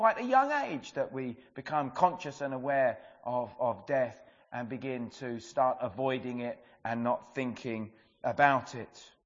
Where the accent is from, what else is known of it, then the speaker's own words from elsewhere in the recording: England, United Kingdom; And well, as English people, we love a problem.